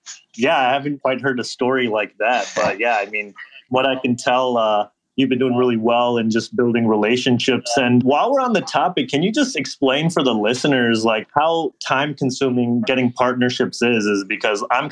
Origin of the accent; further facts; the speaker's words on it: India; because I am Indian, so I did see